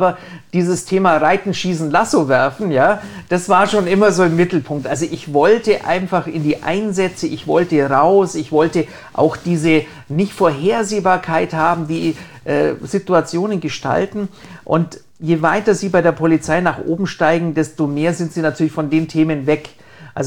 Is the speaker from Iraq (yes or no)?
no; Kaufbeuren, Bavaria, Germany; Das ist meine Heimatstadt. Das ist, ich fühle mich da wohl. Zu der Zeit haben meine Eltern natürlich dort auch noch gelebt.